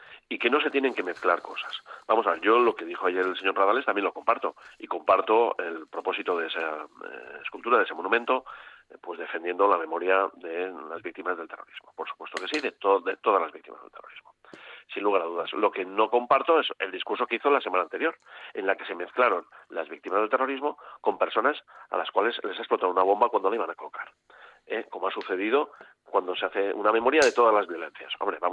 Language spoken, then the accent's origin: Spanish; Basque Country, Spain; los vascos estamos en Europa